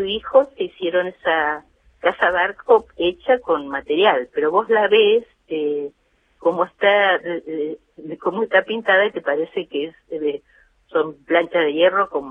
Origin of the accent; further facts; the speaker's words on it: Bahía Blanca, Buenos Aires Province, Argentina; Yo nací en Bahía Blanca, me crié, estudié en Bahía Blanca, y en Pehuenco mis padres tenían una casa de fin de semana.